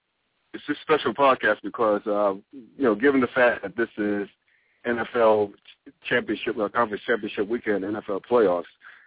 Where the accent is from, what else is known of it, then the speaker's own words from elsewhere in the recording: North Carolina, United States; I mean, granted, I grew up in North Carolina, so I had a little bit of a soft spot when the Niners played the Panthers.